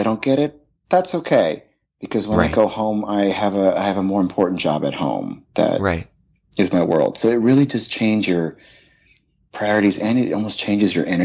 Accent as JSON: {"language": "English", "town": "Atlanta", "region": "Georgia", "country": "United States", "tie": "born there", "also_born_or_lived": "California / Virginia / New York / Korea", "said": "So I'm an Army brat. So I was born in Atlanta, Georgia. My dad worked for the military."}